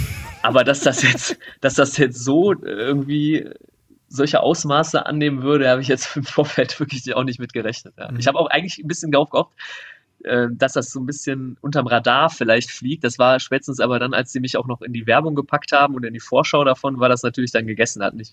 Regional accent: Düsseldorf, North Rhine-Westphalia, Germany; ich bin gebürtiger Düsseldorfer

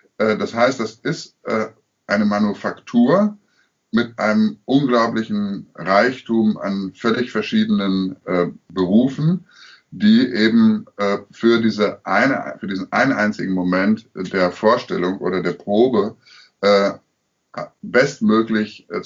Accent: Münster, North Rhine-Westphalia, Germany; ich komme aus Münster, bekanntermaßen eine katholische Stadt. Ich bin auch katholisch erzogen

